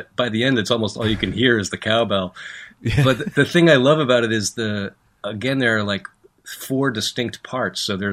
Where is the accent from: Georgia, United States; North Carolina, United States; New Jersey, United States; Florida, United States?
New Jersey, United States; which to me, and growing up in New Jersey, was sounded very cool.